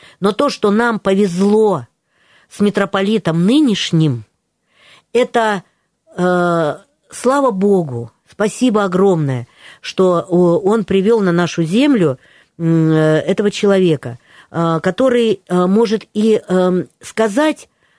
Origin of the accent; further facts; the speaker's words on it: Rostov Oblast, Russia; also born or lived in Novocherkassk; Но с 4 лет я воспитывалась на Манычи, в Донской, ой, в Манычской казачьей станице.